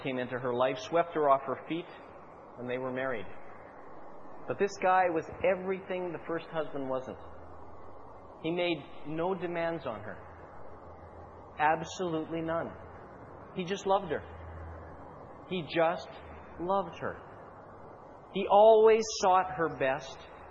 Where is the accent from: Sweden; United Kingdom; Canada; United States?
Canada; born there; I had no choice about my original citizenship. I was born in Canada. I'm a Canadian, period.